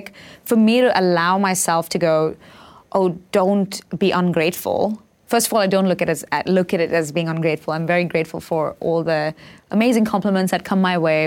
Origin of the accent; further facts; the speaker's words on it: Mumbai, Maharashtra, India; I, growing up in Bombay, had a lot of modeling offers